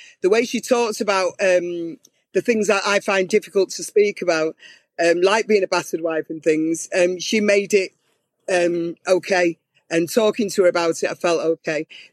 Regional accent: Manchester, North West England, United Kingdom; the being in the band as a girl in Manchester and growing up in Manchester, and obviously living in a women's aid refuge and starting again

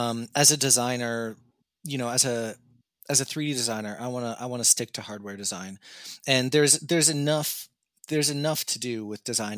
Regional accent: Canada; They would mostly just say, "Where are you from?" Because they know I'm not from there. And then I would just tell them Canada.

